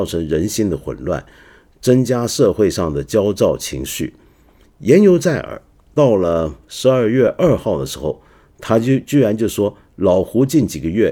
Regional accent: China; 就认为现在搞得好像很弱是为了坑我们中国人

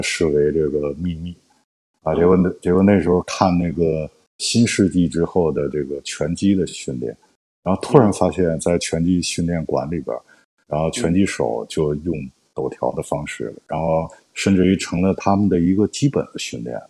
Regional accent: Beijing, China; 我们北京人啊是特别喜欢泰森的啊

